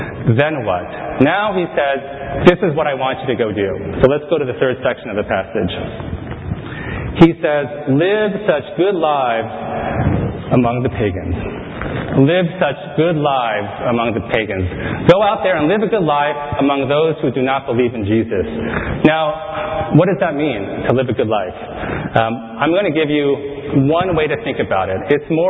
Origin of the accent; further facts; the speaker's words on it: United States; And so the waitress asked me, where's your home? I said, okay, I'm from the United States.